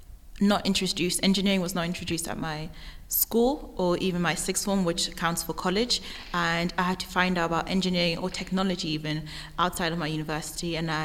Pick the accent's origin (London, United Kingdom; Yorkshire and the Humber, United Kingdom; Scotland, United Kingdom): London, United Kingdom; I'm from London.